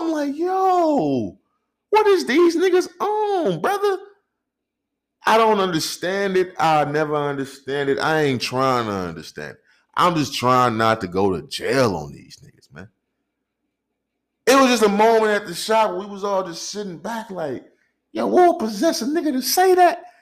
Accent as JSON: {"language": "English", "town": "St. Louis", "region": "Missouri", "country": "United States", "lives_now": "Phoenix, United States", "said": "I'm from St. Louis, Missouri, nigga. Bitch ass nigga. It's 2024. We in Phoenix, Arizona."}